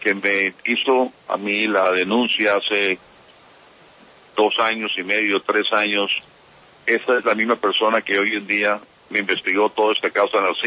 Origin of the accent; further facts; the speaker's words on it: Colombia; no sé si usted sabe que soy colombiano